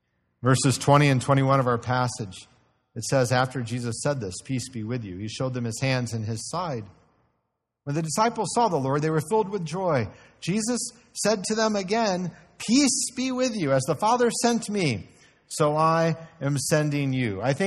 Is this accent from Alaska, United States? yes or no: no; Illinois, United States; also born or lived in Indiana; I was born in Indiana, so I'm a Hoosier by birth. Moved to southern Illinois on the Mississippi, on the Illinois side of the Mississippi River from St. Louis. Moved there when I was about 2.5.